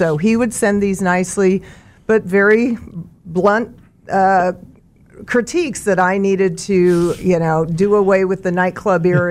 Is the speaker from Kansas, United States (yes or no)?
yes; Mulvane, Kansas, United States; I grew up in Mulvane on a farm.